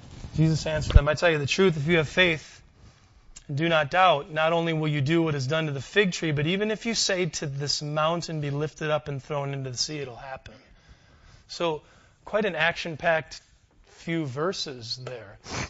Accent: Lodi, Wisconsin, United States; And I'm from Lodi, Wisconsin. The plain look on your face tells you all you need to know. Like, it's super small. There's like a stoplight that only flashes red. I mean, it's a farm town.

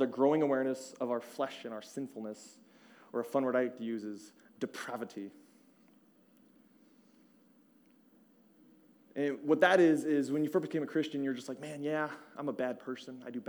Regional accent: Tucson, Arizona, United States; My sister, we grew up in Tucson, and she knows Jose.

